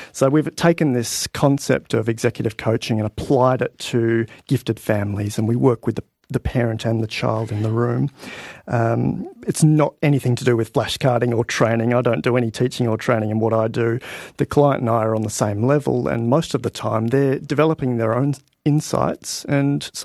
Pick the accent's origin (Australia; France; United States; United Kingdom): Australia; Perth, Western Australia; from my hometown and my current town, from Perth.